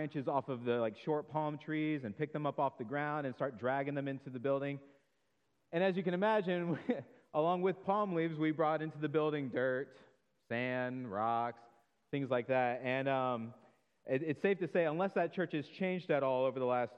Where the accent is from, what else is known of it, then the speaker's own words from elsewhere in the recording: Florida, United States; but I'm originally from Florida, and I've lived in southern Florida and middle Florida for the majority of my life.